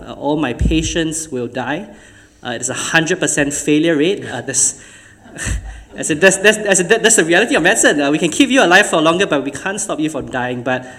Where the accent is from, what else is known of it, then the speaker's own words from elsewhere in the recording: Singapore; moved away as an adult; now in Sydney, Australia; We have come from Singapore, and we have just spent the last 3 weeks settling into Sydney.